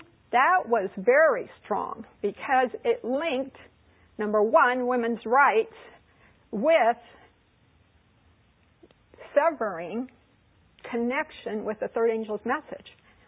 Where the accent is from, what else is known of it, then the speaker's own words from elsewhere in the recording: Bangkok, Thailand; I was born and reared in Bangkok, Thailand. My parents are doctors, and they were missionaries in Bangkok, Thailand, and so that's where I was born, and that was where I was reared.